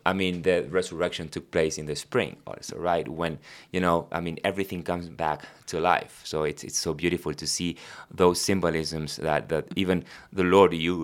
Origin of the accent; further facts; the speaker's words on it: Argentina; born there; first language Spanish; English is a second language; I was born in Argentina, so my first language is Spanish.